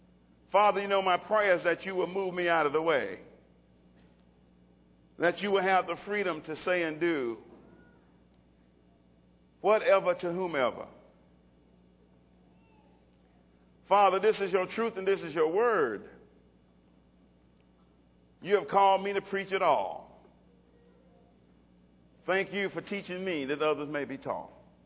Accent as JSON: {"language": "English", "region": "Alabama", "country": "United States", "tie": "born or raised there", "said": "I was raised in Alabama. Prejudice is all get out."}